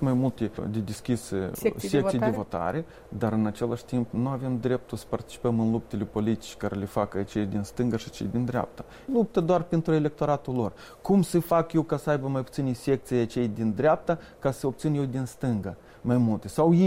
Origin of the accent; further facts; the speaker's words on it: Moldova; Noi suntem moldoveni, indiferent unde ne aflăm.